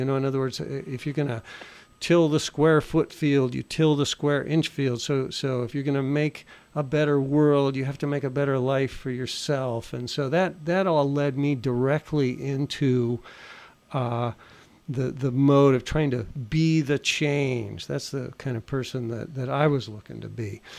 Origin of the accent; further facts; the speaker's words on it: Castro Valley, California, United States; also born or lived in San Francisco; I grew up largely in the East Bay, in Castro Valley, which was, you know, kind of a perfect 50s suburban situation.